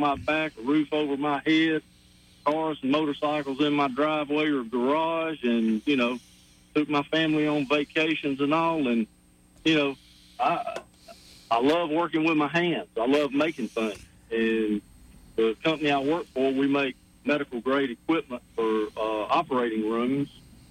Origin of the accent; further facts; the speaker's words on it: Alabama, United States; Born and raised in the River Region area all my life. Worked here, married here, raised a family.